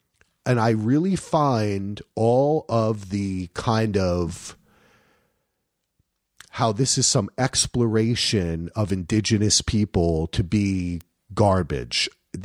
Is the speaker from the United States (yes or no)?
yes; New Jersey, United States; I mean, I'm from New Jersey. Right. Obviously, a lot of this was in New York.